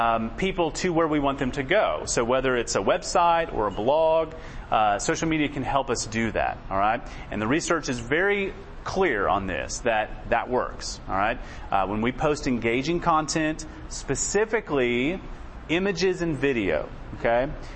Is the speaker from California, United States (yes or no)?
no; St. Louis, Missouri, United States; I grew up in St. Louis. I'm a big Cardinals fan.